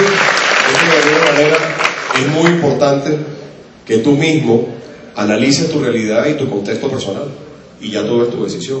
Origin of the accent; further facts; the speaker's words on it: Venezuela; como venezolanos tenemos que ocuparnos, no ser indiferentes